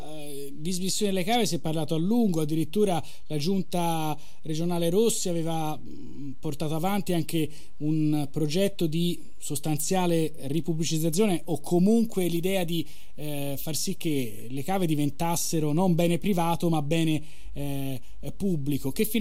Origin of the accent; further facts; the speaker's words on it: Florence, Tuscany, Italy; per chi da fiorentini non abbiamo il GPS sulle Apuane